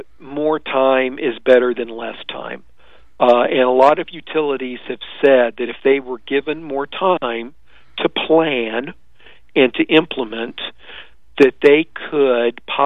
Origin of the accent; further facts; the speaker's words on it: Missouri, United States; in my home state of Missouri